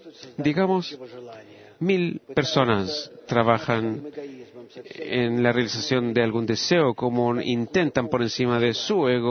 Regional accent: Moscow, Russia; vengo de Moscú

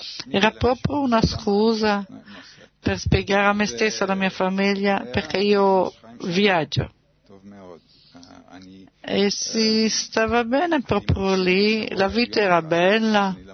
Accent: Turkey; also born or lived in London; io provengo dalla Turchia, sono nato lì. Ho vissuto a Londra, ho finito il collegio lì e dopo anni lì ho sentito di non far parte di Londra e allora ho deciso di ritornare in Turchia

